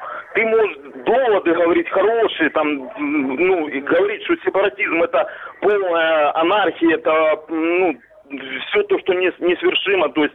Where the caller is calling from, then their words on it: Donbas, Ukraine; Добрый день … Я с Донбасса, подконтрольный Украине.